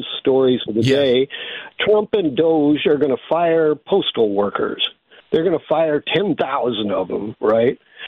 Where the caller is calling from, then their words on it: California, United States; now, I'm calling you from California